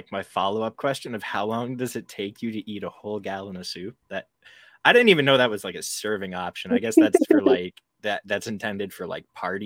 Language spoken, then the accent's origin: English; Canada; I'm Canadian, so I feel you on the being nice to people thing.